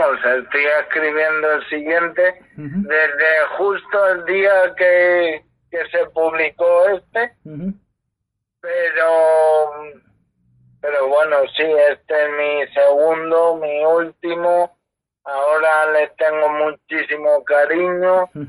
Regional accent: Seville, Andalusia, Spain; Luego, luego encima soy sevillano.

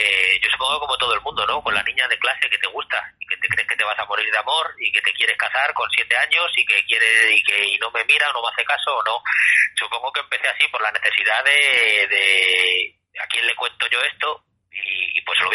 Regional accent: Madrid, Community of Madrid, Spain; siendo español, madrileño, como soy

